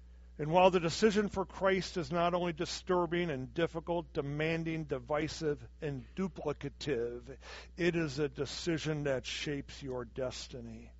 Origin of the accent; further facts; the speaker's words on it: Chicago, Illinois, United States; And here's my biggie. I'm from Chicago.